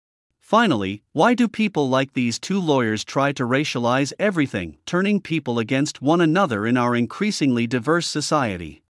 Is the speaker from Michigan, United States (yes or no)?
yes; Michigan, United States; I remember this personally because, although I'm from Michigan, in 1978 the U.S. Army sent me to Monterey to learn Russian at the Defense Language Institute.